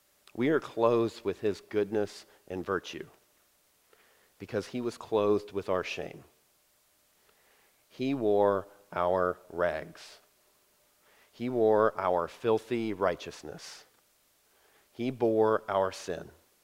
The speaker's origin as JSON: {"language": "English", "region": "Georgia", "country": "United States", "said": "I told you I was from Georgia. Y'all, you just heard it."}